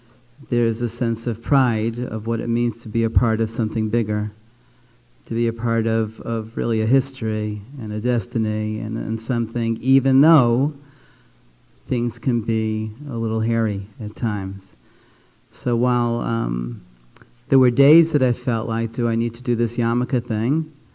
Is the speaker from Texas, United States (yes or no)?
no; Brooklyn, New York, United States; I grew up in Brooklyn, and it wasn't always safe to walk through the streets of Brooklyn with a yarmulke on.